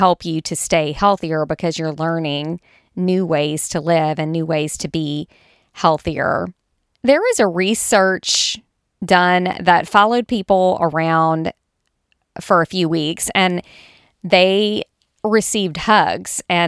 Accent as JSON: {"language": "English", "region": "the South", "country": "United States", "said": "I know I'm from the South and I think we may hug a little bit more around here."}